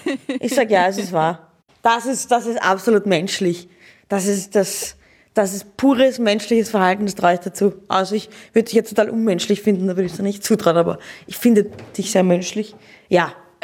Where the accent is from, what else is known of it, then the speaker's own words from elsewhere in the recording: Austria; Ich bin ja Österreicherin.